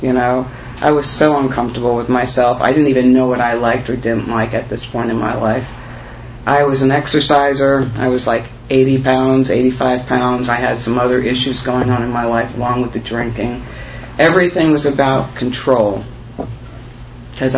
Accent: Tampa, Florida, United States; also born or lived in Canada; We moved a lot, like I said. We moved back to Florida from Canada, and I finished high school here.

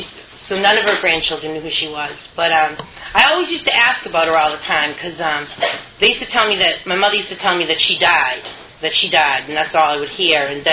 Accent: Worcester, Massachusetts, United States; And I grew up in Worcester.

